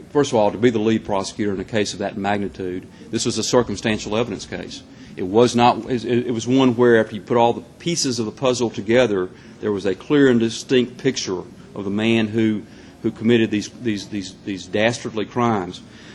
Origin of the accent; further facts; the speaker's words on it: Minden, Louisiana, United States; My mother was from Shreveport. She married a guy from Minden, my father, and I grew up in Minden. They lived in Minden. My father ran a hardware store in the city of Minden.